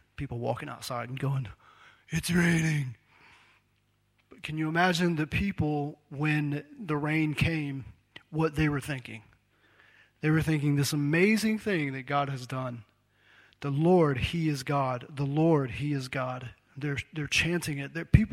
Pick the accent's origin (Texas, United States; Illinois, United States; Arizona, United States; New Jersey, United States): Arizona, United States; Phoenix; born there; I was born in Phoenix, but I didn't grow up there. But we would go back every couple of years.